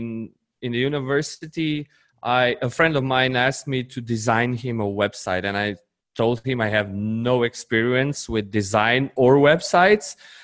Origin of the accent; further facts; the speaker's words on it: Slovenia; English is a second language; I come from Slovenia, which is a tiny 2 million people country in the heart of Europe. I've been there all my life, pretty much